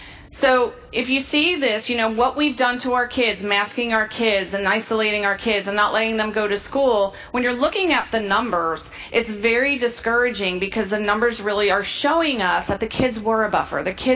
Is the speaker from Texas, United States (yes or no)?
yes; Webster, Texas, United States; I am from Webster, Texas, which is a podunk town, and I'm a podunk doc from a podunk town.